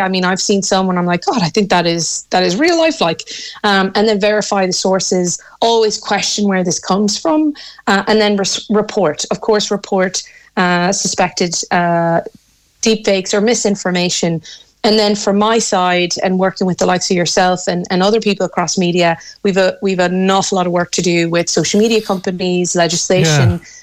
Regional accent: Ireland; And as an Irish MEP, we've talked about it before, Keith, that we house here in this country several of the social media platform sites.

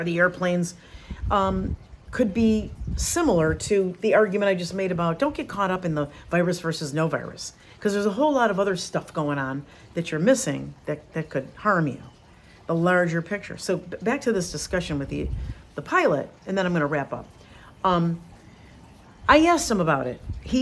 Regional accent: New York, United States; I grew up in the Northeast, in upstate New York, where it's always gloomy.

